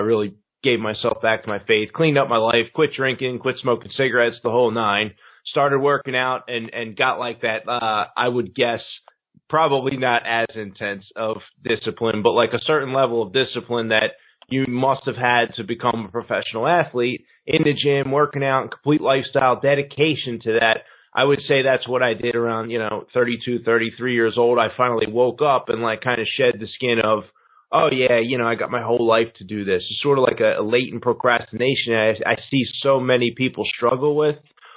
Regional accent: Philadelphia, Pennsylvania, United States; now in Chicago, United States; Yeah, so I'm from Philadelphia. Now I live in Chicago.

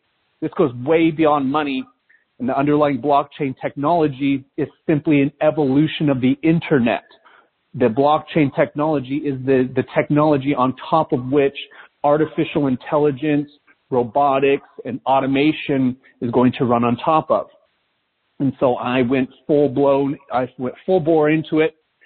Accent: Salt Lake City, Utah, United States; So I grew up in Salt Lake City, Utah.

